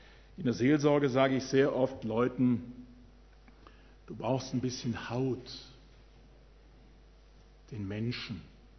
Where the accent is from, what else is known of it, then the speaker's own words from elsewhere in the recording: Wuppertal, North Rhine-Westphalia, Germany; Gestern hatte ich ein Seminar in meiner alten Heimat Wuppertal